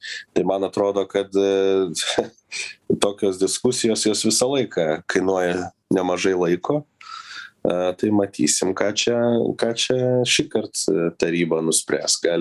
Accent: Vilnius, Vilnius County, Lithuania; tai džiaugiuosi kaip vilnietis būdamas

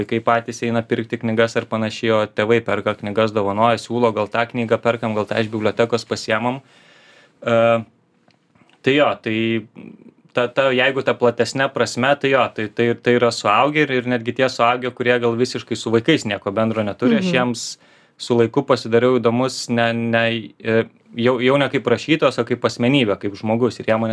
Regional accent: Palanga, Klaipėda County, Lithuania; kadangi aš augau Palangoj

